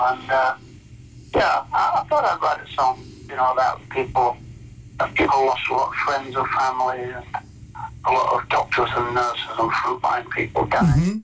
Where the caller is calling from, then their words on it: United Kingdom